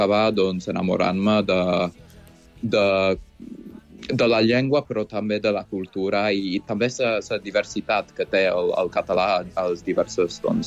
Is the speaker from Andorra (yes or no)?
no; England, United Kingdom; Catalan is a second language; Soc del Regne Unit, però no és culpa meva. D'Anglaterra, molt a prop de la frontera amb Gal·les.